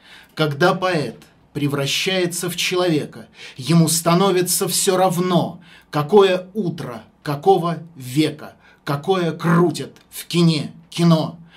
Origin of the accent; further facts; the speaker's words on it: Tula, Tula Oblast, Russia; Слуцкий провел последние годы жизни в Туле, в моем родном городе